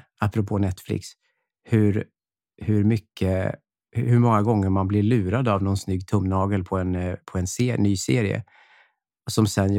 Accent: Höllviken, Skåne, Sweden; Som jag gjorde när jag var liten och spelade in kassettband hemma i Hökviken.

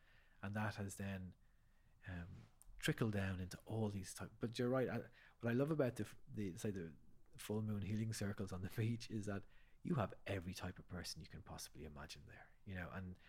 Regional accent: Ireland; also born or lived in United States; always kind of either, that's the Irish fella when I was in America, or that's the American fella when I came back from Ireland.

